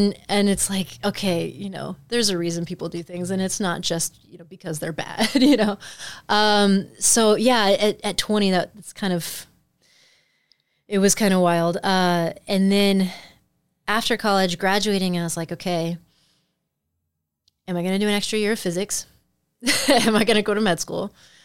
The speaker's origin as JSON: {"language": "English", "region": "Midwest", "country": "United States", "said": "I came out thinking as a Midwesterner, I was like, I have $15,000 saved up."}